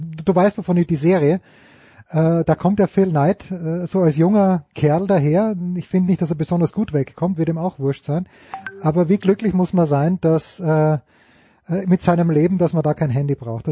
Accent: Austria

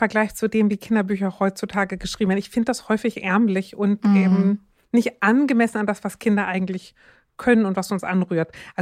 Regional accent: Zonenrandgebiet (inner German border area), Germany; ich komme aus dem Zonenrandgebiet und ich bin mit dem DDR-Fernsehen groß geworden.

